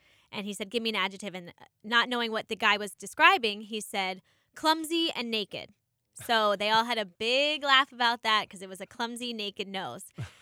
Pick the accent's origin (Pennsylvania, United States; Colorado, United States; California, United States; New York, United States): Pennsylvania, United States; Pittsburgh; I'm from the North Hills.